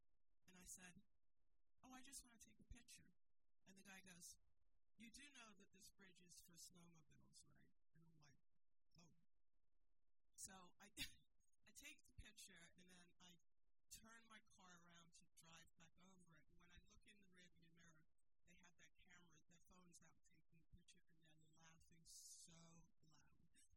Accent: United Kingdom; now in New York, United States; I was raised in the United Kingdom, and so I knew what it was like to live in a very white community

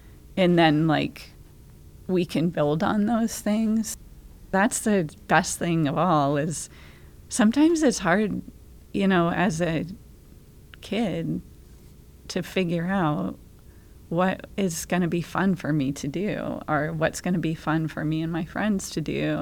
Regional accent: Blue Hill, Maine, United States; I'm from Blue Hill, and I'm happy to be here.

